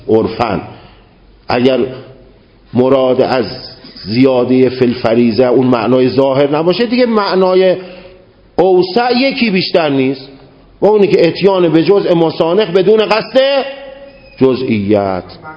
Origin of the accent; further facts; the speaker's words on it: Tehran, Tehran Province, Iran; شهر تهران، من تهرانی هستم، یکی از همشهری های ما تو تهران